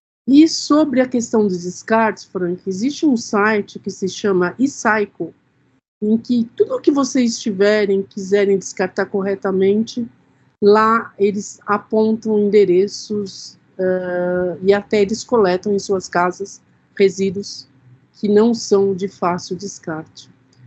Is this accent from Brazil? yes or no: yes; Brazil; E nós, como brasileiros, precisamos aprender a amar ser brasileiro. Ser brasileiro é muito bom, né?